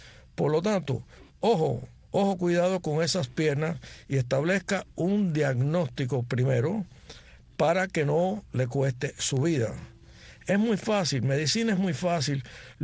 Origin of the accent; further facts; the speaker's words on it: Cuba; now in Miami, United States; aunque nosotros llevamos más tiempo en Miami, en el exilio, que en Cuba, todos nosotros somos cubanazos, somos ya ciudadanos americanos, pero muy dentro tenemos la semilla de la cubanía.